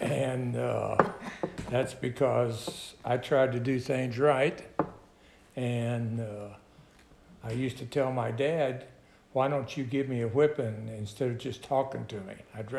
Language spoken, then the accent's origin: English; Neodesha, Kansas, United States; born there; also born or lived in Altoona, Kansas; I was born in Neodesha, Kansas in January 21st, 1941. My folks at that time lived in Altoona, Kansas, and we lived by the railroad tracks.